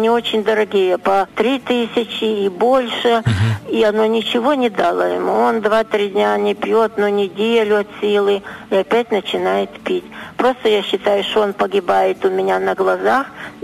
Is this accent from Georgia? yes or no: no; Kyiv, Ukraine; Я из Киева